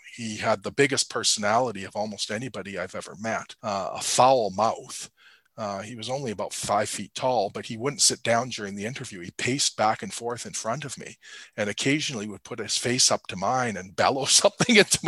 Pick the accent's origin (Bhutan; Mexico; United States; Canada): Canada; British Columbia; And I come from, I'm not from Ontario, I come from British Columbia